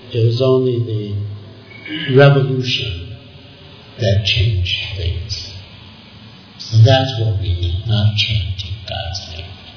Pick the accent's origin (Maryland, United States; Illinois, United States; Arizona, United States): Illinois, United States; Chicago; So he said, so where are you from? Chicago, and you know, asking about my parents, my studies